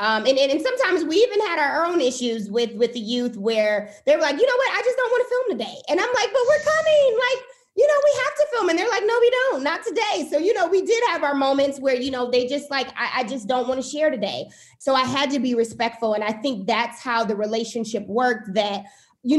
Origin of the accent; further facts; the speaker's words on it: Milwaukee, Wisconsin, United States; also born or lived in California; So I am. So I am a Milwaukee native where I grew up in Milwaukee.